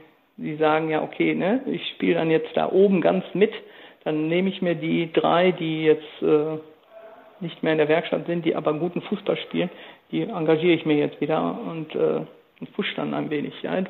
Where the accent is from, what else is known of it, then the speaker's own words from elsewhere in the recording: Enniger, North Rhine-Westphalia, Germany; Also man hat mich schon im Dorf, ich komme aus Enniger